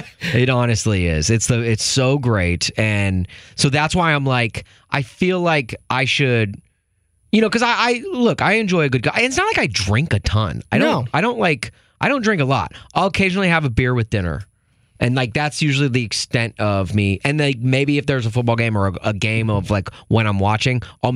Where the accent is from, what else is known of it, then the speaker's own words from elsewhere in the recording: Southern United States, United States; But I do feel like everyone I grew up with in the South...